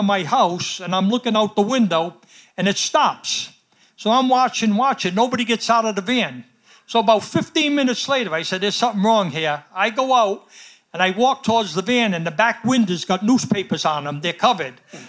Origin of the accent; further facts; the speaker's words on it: Rhode Island, United States; but I was from Rhode Island, so I knew it.